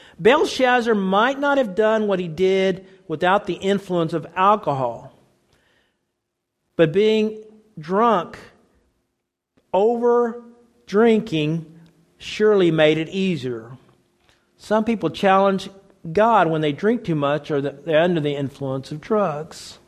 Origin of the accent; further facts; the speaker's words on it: Oklahoma, United States; Now, I grew up in Oklahoma in the South, and they taught the wrong thing.